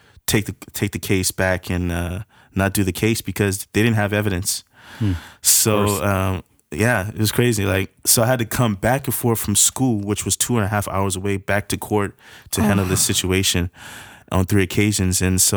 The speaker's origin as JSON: {"language": "English", "region": "the South", "country": "United States", "said": "we say sir back home because that's I'm from the South."}